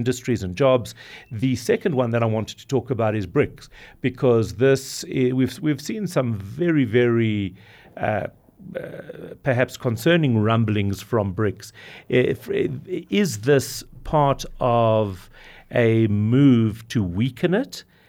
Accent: South Africa; As a South African, we're very concerned about this too.

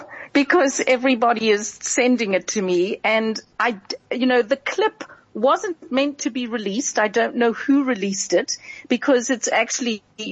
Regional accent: Cape Town, Western Cape, South Africa; born there; I'm a singer-songwriter. I was born in Cape Town. I come from a show business family.

